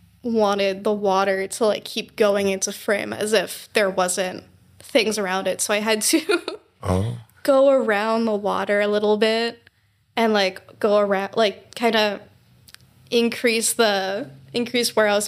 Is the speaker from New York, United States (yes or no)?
yes; Long Island, New York, United States; Luckily, I'm from Long Island, so we have these. We have these in case of floods.